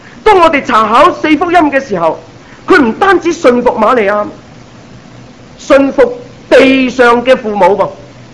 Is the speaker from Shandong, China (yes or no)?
no; Guangdong, China; 我们广东人最明白，一成了年出来做事，广东话说什么呢？